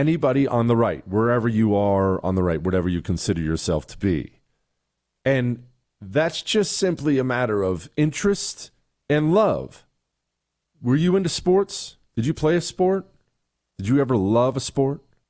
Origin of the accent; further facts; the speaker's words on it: Bozeman, Montana, United States; moved away; Actually, in my hometown, one of my hometowns, I have a story about this I just found out about yesterday. In Bozeman, Montana, you know, that's where I grew up. Bozeman, Montana. I graduated high school from Bozeman, Montana. Well, I moved there when I was 10